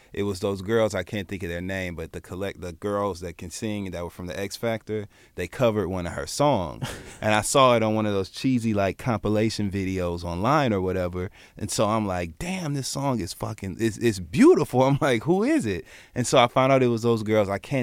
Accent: New York, United States; Once again with myself … I'm an actor from New York.

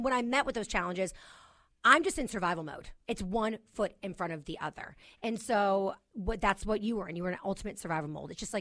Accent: New York, United States; Maybe because I'm a New Yorker?

